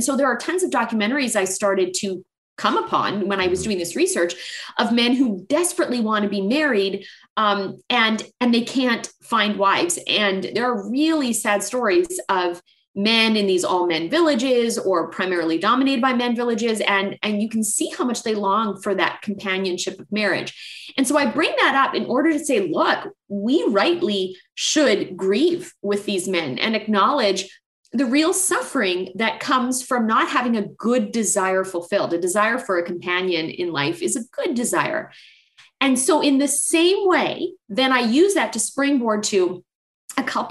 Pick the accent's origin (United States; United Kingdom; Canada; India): Canada; as a Canadian, the population in Canada is about 35 to 40 million.